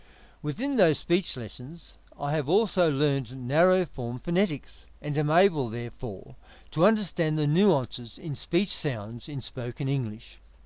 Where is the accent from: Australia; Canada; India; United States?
Australia; I am Australian.